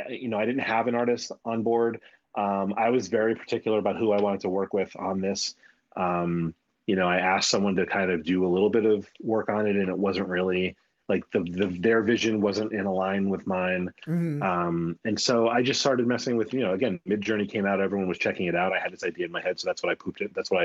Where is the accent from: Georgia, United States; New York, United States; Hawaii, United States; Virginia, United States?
New York, United States; I'm from New York.